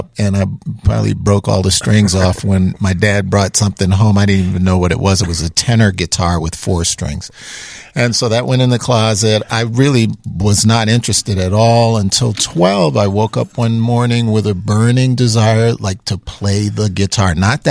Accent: New York, United States; So, yeah, I grew up in New York.

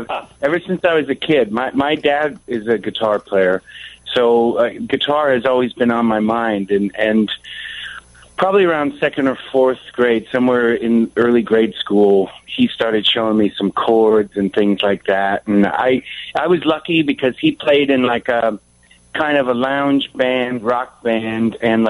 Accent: Wheaton, Illinois, United States; I grew up in Wheaton.

